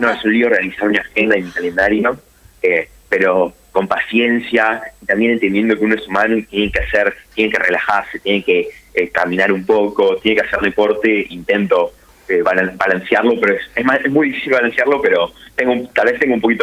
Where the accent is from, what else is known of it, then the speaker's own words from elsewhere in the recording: Argentina; Soy el único de Latinoamérica y el único de Argentina también.